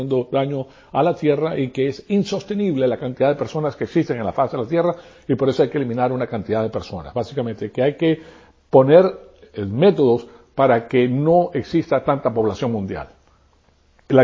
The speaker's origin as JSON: {"language": "Spanish", "country": "Venezuela", "tie": "born or raised there", "accent": "Venezuelan", "lives_now": "United States", "said": "yo tengo un amor tremendo por Venezuela porque me crié en Venezuela. Entonces yo hablo como venezolano, tengo el acento venezolano, conozco los modismos, etcétera."}